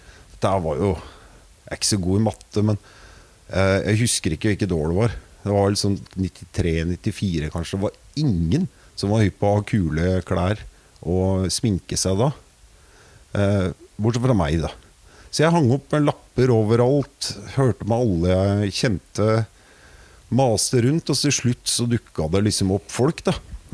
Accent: Vinterbro, Akershus, Norway; jeg er fra Vinterbro.

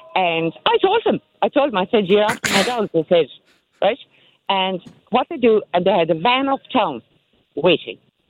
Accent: Munster, Ireland; accent: Kerry; I have all my Kerry accent out today.

